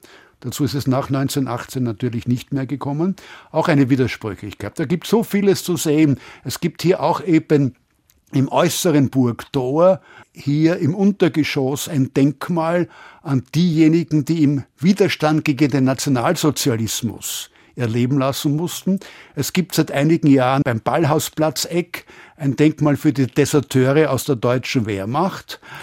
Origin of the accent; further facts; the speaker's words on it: Austria; Was immer wir sind, Deutsche sind wir nicht, trotz meines westfälischen ist gleich deutschen, aber katholischen Großvaters.